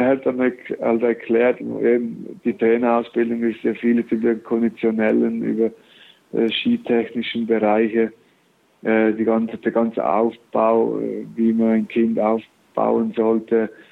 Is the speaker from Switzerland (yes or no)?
yes; Valais, Switzerland; Und als Schweizer, also als Walliser, wenn man nicht im Wallis in die Schule geht, dann muss man die Schule wie selber, komplett selber bezahlen.